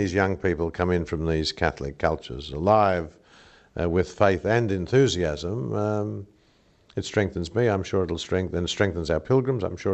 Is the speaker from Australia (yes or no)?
yes; Australia; In a certain sense, we're still the pioneers in Australia.